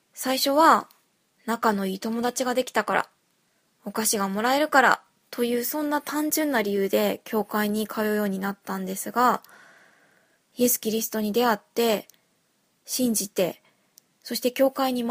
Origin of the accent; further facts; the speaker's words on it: Osaka, Japan; 私はですね、大阪の地で本当に温かい家庭に生まれ育ち